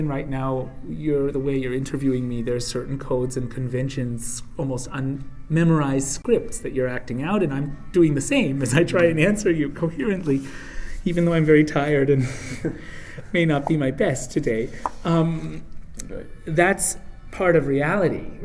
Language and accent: English; United States; they assumed that I was on their side because I am an American